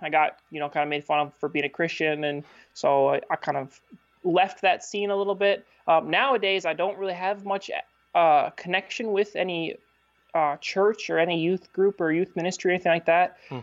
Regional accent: Marquette, Michigan, United States; I was born and raised in Marquette, Michigan. Grew up playing hockey

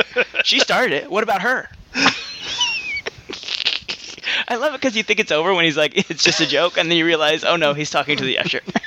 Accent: United States; I'm American. That's how I goddamn pronounce it.

